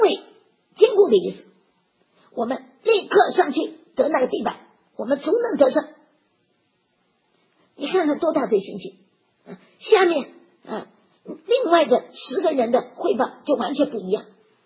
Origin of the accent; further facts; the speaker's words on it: Tianjin, China; 我们小时候在天津，蚱蜢拿油炸，还卖蚱蜢